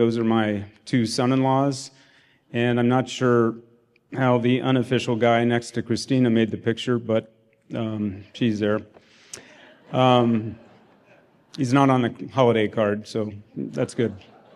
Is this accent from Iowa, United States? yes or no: yes; Olds, Iowa, United States; My sister, Pam, and I grew up in Olds. My parents, my dad was a carpenter. My mom was a beautician.